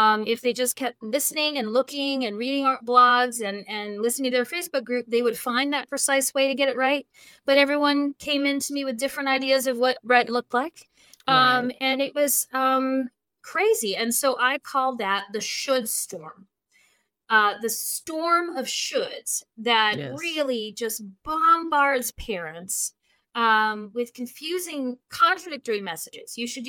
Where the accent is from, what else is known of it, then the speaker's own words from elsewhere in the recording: New Jersey, United States; I'm originally from New Jersey, and we have a saying in New Jersey, to make a long story short.